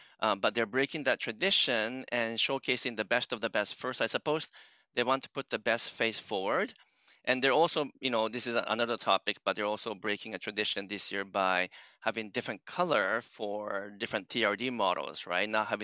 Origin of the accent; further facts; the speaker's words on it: Japan; also born or lived in United States / Canada; So I'm again … born and raised in Japan, but got educated in the U.S. and Canada. So I went to high school in the U.S., also in Canada.